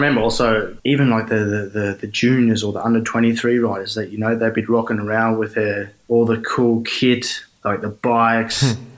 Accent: Inverell, New South Wales, Australia; I mean, I grew up in Inverell. It's a pretty small country town in New South Wales.

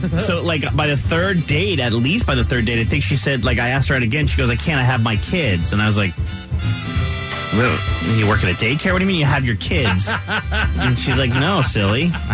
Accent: New Jersey, United States; now in Little Rock, United States; I mean, I just moved from New Jersey to Little Rock, Arkansas. And kids my age where I grew up in New Jersey weren't having children.

